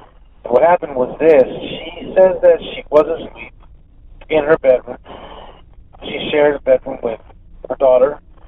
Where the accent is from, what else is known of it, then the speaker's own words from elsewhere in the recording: Daly City, California, United States; also born or lived in San Francisco; I'm from San Francisco. That's where I was born. Raised in Daly City.